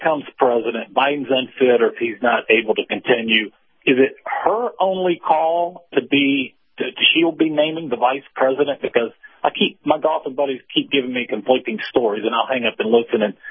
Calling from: Buckhead, Georgia, United States; Hey, Captain … from Buckhead in Georgia.

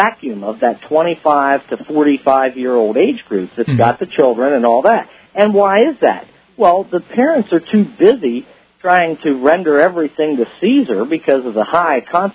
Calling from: South Carolina, United States; Well, I'm calling you from South Carolina, and I just want to say thank you for your show.

